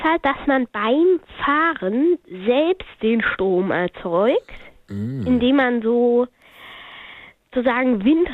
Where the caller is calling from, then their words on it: Hanover, Lower Saxony, Germany; Hannover.